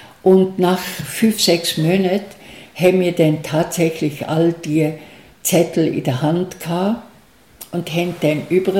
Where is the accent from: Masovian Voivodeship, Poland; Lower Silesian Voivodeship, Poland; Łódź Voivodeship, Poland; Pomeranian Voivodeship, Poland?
Pomeranian Voivodeship, Poland; moved away; ich bin in Pommern aufgewachsen, hatte einen Teil vom Zweiten Weltkrieg und das Ende vom Zweiten Weltkrieg erlebt. Und nach diesem Ende ist unsere Familie aus Pommern ausgewiesen worden.